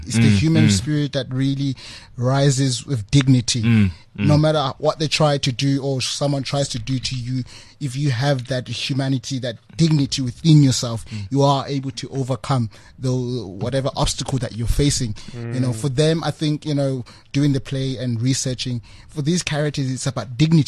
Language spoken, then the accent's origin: English; South Africa; as a South African young man as well at the same time